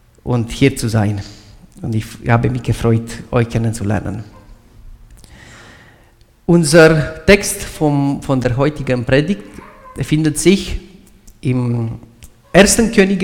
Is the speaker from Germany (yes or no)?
no; Transylvania, Romania; accent: Romanian; German is a second language; now in Switzerland; ich komme aus Rumänien, aus Siebenbürgen. 2016 bin ich in die Schweiz ausgewandert und hier musste ich noch die Sprache lernen. Und ich hoffe, dass ihr als Gemeinde meinen rumänischen Akzent heute versteht.